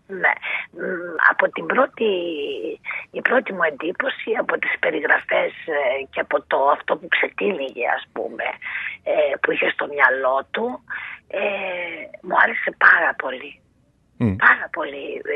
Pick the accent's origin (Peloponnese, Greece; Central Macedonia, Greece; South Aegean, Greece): Central Macedonia, Greece; Thessaloniki; Τον ευχαριστώ πάρα πολύ ως Θεσσαλονικιά.